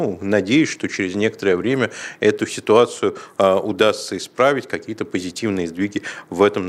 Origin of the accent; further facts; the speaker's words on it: Russia; поскольку я из России